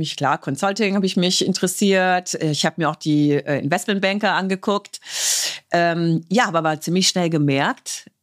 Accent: Heidelberg, Baden-Württemberg, Germany; Also ich bin Heidelbergerin, bin in Heidelberg geboren, habe sehr internationalen Background. Meine Mutter ist aus Portugal, mein Vater ist aus Österreich.

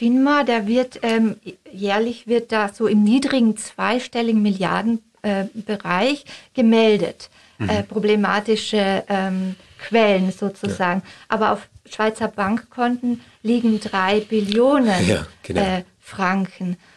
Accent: Austria; now in Switzerland; Ja, als Österreicherin

